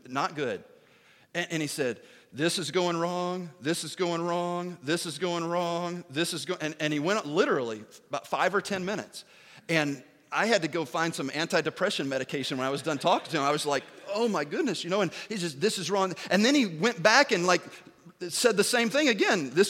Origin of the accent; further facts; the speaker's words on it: Danvers, Massachusetts, United States; where I grew up in Danvers, the pastor there